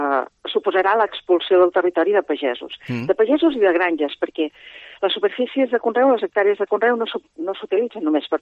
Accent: Catalonia, Spain; per exemple, a la meva comarca, la Segarra

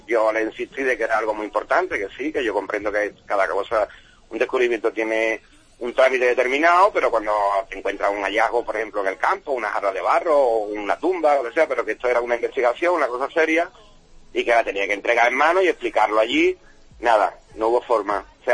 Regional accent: Sanlúcar de Barrameda, Andalusia, Spain; yo soy de Sanlúcar, aquí siempre hemos hablado de que está Tartessa por la zona esta.

